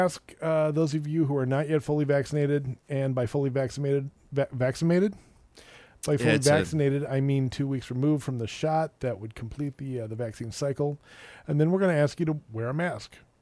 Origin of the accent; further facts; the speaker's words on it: Edina, Minnesota, United States; I like hockey. I grew up in Edina. I like hockey.